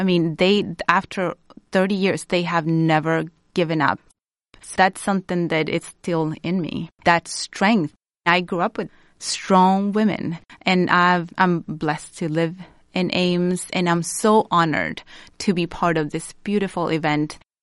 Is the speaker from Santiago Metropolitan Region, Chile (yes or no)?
yes; Santiago, Santiago Metropolitan Region, Chile; English is a second language; now in United States; I'm originally from Santiago, Chile. Now, Chile is a democracy, but I grew up in a dictatorship.